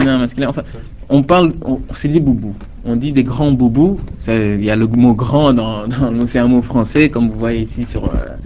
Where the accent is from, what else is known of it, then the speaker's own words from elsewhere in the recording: Dakar, Senegal; En fait, moi, je viens principalement de Dakar. Mes parents sont de Dakar, je suis né à Dakar. Et à Dakar, on parle principalement le Wolof. C'est l'une des langues principales du Sénégal.